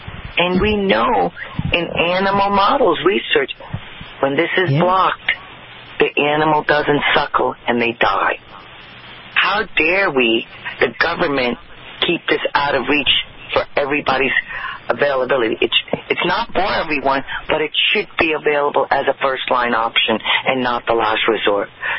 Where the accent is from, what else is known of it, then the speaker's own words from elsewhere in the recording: India; I'm from India.